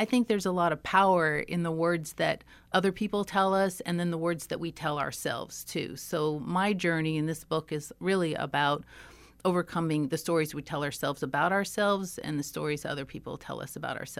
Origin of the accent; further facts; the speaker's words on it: Evansville, Indiana, United States; Lived over just behind Washington Grade School. So I went to Washington Grade School, and then we moved over onto Baird Park. So then I was just a few blocks from Bossy High School at that point.